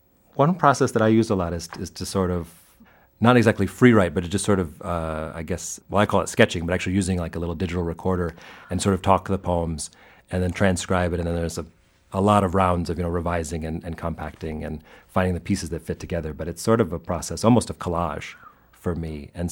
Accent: Lansing, Michigan, United States; I'm from Michigan, and this is takes place in the city where I grew up, which is the capital city, Lansing, Michigan

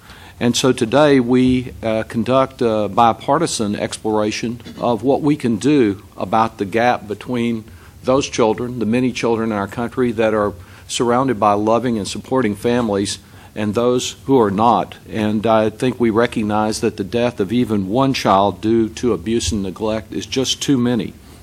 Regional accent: Texas, United States; In my home state of Texas, the legislature just concluded with a 40% cut, actually more than 40%, in certain child abuse prevention programs

